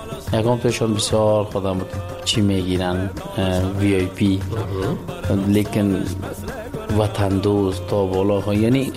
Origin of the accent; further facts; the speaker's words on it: Kabul, Afghanistan; accent: mix of Kabul and Panjshir; من زاده کابل هستم، متولد کابل. کابل جان،